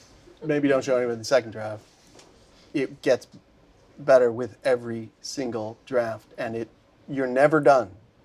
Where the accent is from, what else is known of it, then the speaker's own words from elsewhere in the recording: Buffalo, New York, United States; now in Los Angeles, United States; Shoveling snow, probably, because I would have had to, I'm from Buffalo, I would have had to move back.